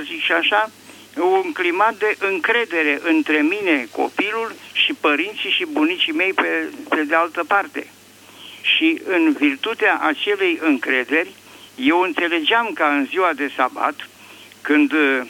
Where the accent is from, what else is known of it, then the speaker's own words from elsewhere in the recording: Bucharest, Romania; Vă sunt din București